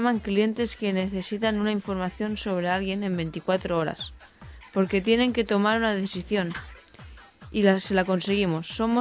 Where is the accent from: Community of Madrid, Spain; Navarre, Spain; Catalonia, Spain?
Catalonia, Spain; Linyola; born there; tengo 53 años. Nací en Liñola, Lleida.